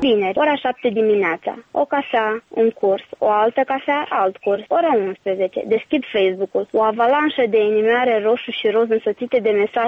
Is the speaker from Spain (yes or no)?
no; Moldova; accent: Moldovan; moved away as an adult; now in Timișoara, Romania